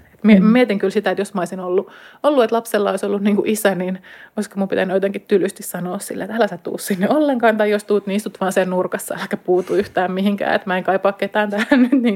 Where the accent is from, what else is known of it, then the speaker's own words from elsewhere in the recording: Espoo, Uusimaa, Finland; Mä oon siis Espoosta kotoisin